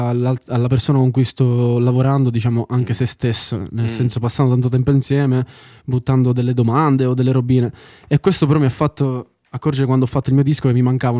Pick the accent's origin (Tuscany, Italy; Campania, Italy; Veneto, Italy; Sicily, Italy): Sicily, Italy; moved away as an adult; Io sono siciliano, ormai sto in Toscana da 5 anni